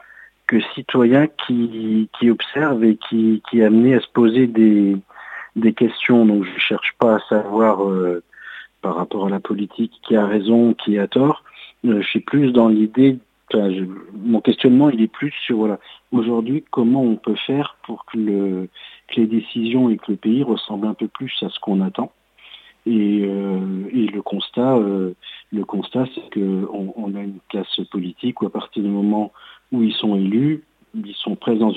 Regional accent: Massif Central, France; Déjà, moi, je suis originaire du Massif central, donc c'est un territoire qui m'intéresse.

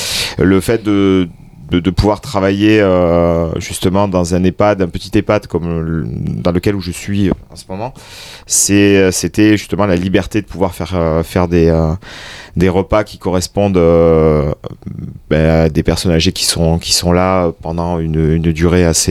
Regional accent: Perpignan, Occitanie, France; moved away as an adult; Je suis catalan, donc je suis de Perpignan exactement. Et donc j'ai fait toutes mes études là-bas, une partie à Marseille aussi, et puis après je me suis expatrié un peu partout, un peu à Paris, ensuite sur les Cévennes

